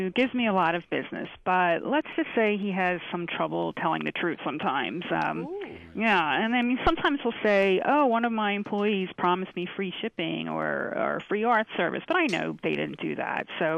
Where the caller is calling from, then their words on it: Rockville, Maryland, United States; I'm in Rockville, Maryland.